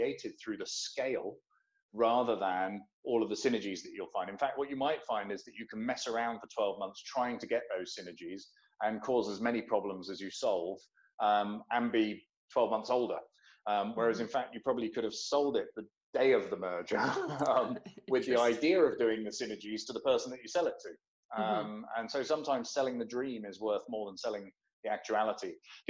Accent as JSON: {"language": "English", "region": "England", "country": "United Kingdom", "said": "I'm English, so."}